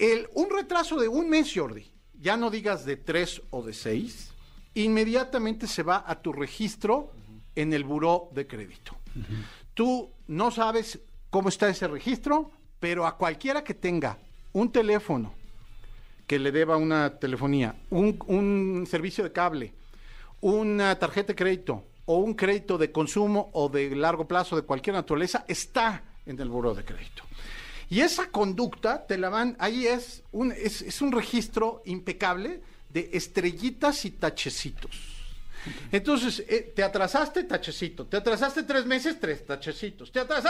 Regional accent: Mexico; Es un apellido de origen italiano, aunque yo ya soy más mexicano que el mole oaxaqueño.

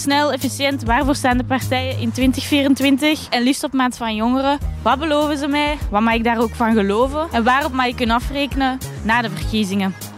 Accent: Haacht, Flanders, Belgium; now in Brussels, Belgium; Ik ben 23 jaar. Ik ben geboren... Dat is niet waar. Ik ben opgegroeid in Haagd, maar ik woon tegenwoordig in Brussel met vrienden van mij.

